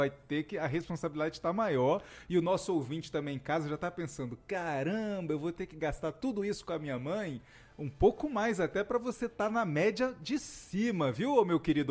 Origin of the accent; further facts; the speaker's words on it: Brasília, Federal District, Brazil; Eu sou brasiliense e quando ia aos 18, aos 20 anos, tocar violão com os amigos à noite